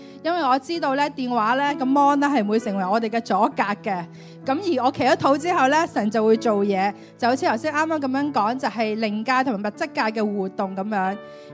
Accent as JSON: {"language": "Cantonese", "country": "China", "tie": "born there", "said": "因為呢我出生在中國大陸一個的小漁村"}